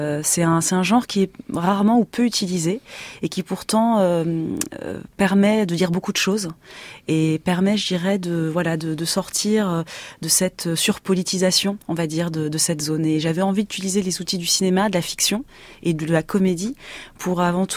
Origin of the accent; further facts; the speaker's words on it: France; en tant que binationale, enfin, j'ai grandi en France, je suis née en France de parents immigrés tunisiens. À la maison, les deux langues se sont toujours télescopées